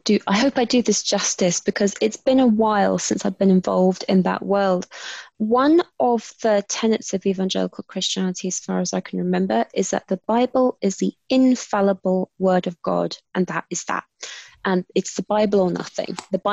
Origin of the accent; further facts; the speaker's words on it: London, United Kingdom; accent: British; as you can probably tell by my sexy British accent, I grew up in the UK. I am British. And I was born in London, grew up in London. But I grew up within the church. So all of my family is very religious.